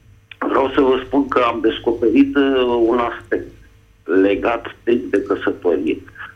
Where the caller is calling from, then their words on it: Bucharest, Romania; din București și vreau să vă spun, cum spunea distinsul domn pastor, că am ajuns deja la vârsta de 51 de ani.